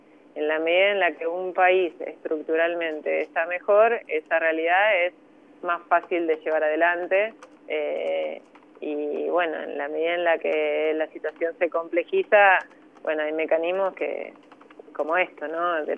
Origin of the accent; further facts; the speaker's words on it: Argentina; un fortalecedor de nuestra identidad también como argentinas y argentinos